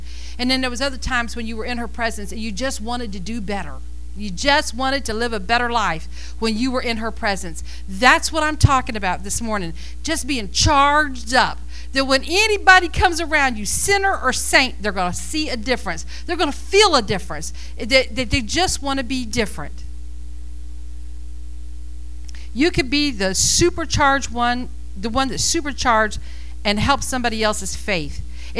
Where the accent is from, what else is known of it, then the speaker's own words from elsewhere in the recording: United States; born there; I thank you, God, that I was born in America. Oh, thank God. I'm a patriot at heart.